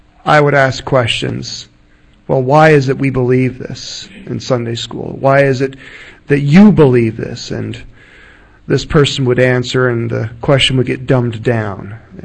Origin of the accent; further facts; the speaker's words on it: Utah, United States; I was raised here in Utah. I was raised in Utah County.